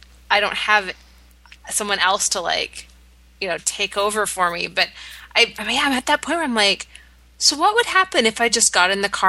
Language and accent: English; Canada; accent: Canadian; I don't know if I will have been there enough for my accent to come back full force, but I'll do my best.